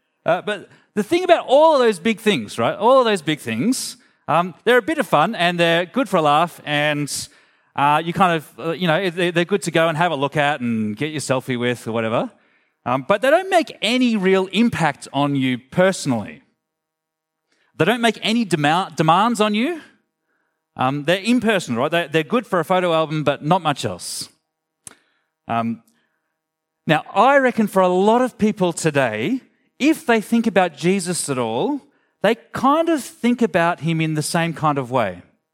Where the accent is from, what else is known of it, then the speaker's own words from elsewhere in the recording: Tamworth, New South Wales, Australia; I grew up in Tamworth.